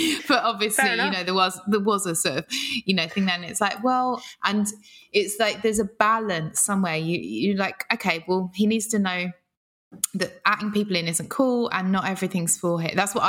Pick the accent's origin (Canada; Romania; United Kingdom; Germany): United Kingdom; We're British.